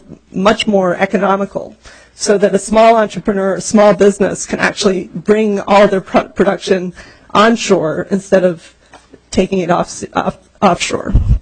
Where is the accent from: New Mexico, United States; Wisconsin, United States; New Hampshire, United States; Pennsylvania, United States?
New Hampshire, United States; also born or lived in Texas; now in Minnesota, United States; I grew up in New Hampshire, and I've lived all over the country.